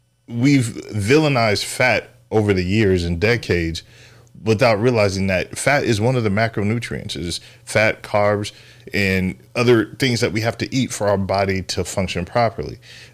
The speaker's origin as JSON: {"language": "English", "town": "San Diego", "region": "California", "country": "United States", "said": "I'm from San Diego, or we moved out here from San Diego."}